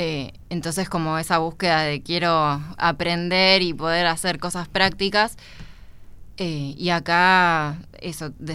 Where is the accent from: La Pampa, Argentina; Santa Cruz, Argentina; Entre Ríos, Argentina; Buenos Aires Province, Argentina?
Buenos Aires Province, Argentina; Tigre; born there; No, no soy de Las Flores. Nací en Tigre, en provincia de Buenos Aires. También soy bonaerense